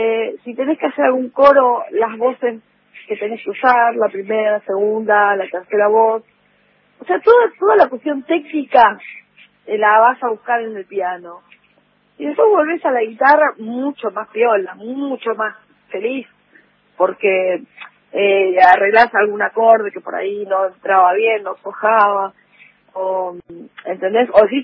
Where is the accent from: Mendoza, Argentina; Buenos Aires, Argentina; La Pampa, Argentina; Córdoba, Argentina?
Buenos Aires, Argentina; soy porteña. Esa es mi relación básica. Soy porteña, tengo mis hermanos mayores también porteños, de todo el barrio de La Paternal